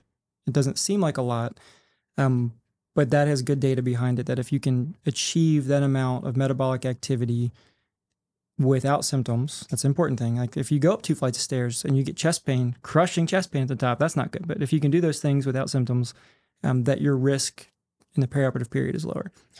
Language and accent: English; Kentucky, United States; And I'm from Kentucky. I like to keep things simple.